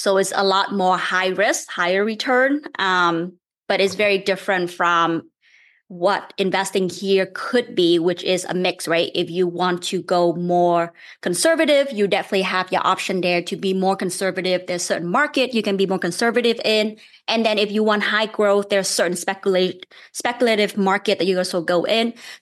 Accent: Vietnam; English is a second language; moved away as an adult; also born or lived in Maine; now in Philadelphia, United States; I grew up in Vietnam, actually. And I came over to the US for college.

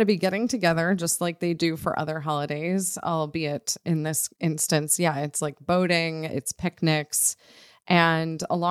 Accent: Buffalo, New York, United States; Yeah, who knew growing up in Buffalo is going to afford me such a tremendous 4th of July experience?

